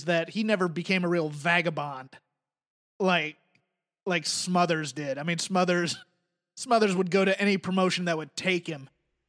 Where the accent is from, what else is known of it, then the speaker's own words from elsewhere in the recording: Tennessee, United States; I grew up in Crockett Country, and then when I went to college, that was when Smoky Mountain was going on